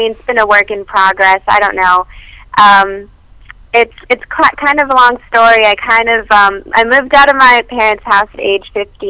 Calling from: Washington, District of Columbia, United States; I'm in Washington, D.C. right now.

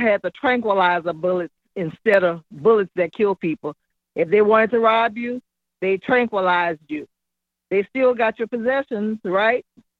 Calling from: Louisiana, United States; I'm calling from Louisiana.

